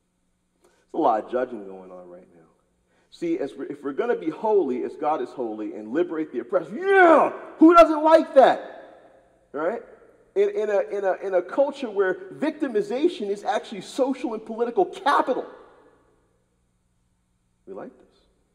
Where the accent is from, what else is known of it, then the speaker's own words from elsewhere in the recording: the South, United States; As a black man growing up in the South, I get it.